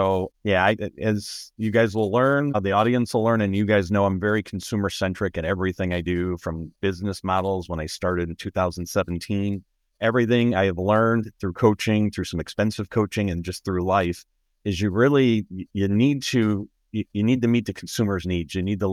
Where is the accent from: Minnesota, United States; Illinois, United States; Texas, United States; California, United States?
Illinois, United States; my home state is Illinois, so that's where I've been licensed the longest.